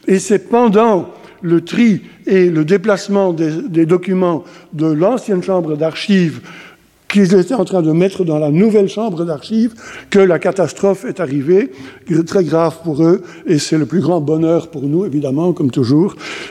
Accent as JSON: {"language": "French", "country": "Belgium", "said": "Ça m'a fait fort plaisir, évidemment, en tant que Belge"}